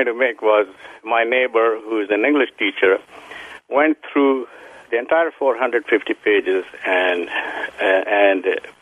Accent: India; born there; I was born in India.

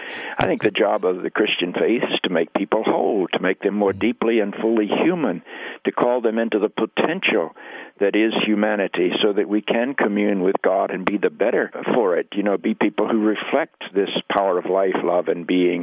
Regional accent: the South, United States; But Weldon, I grew up in the South, and I lived through the race battles and the civil rights movement and the desegregation.

